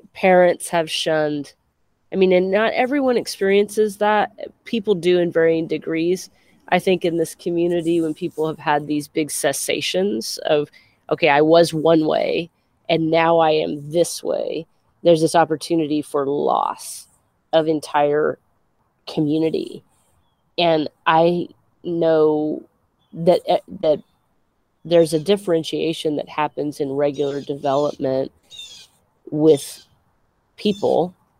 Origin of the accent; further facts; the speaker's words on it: Modesto, California, United States; moved away as an adult; I am from the Central Valley, California. I'm from Modesto, California, and I lived, born and raised, lived the first 25 years of my life in California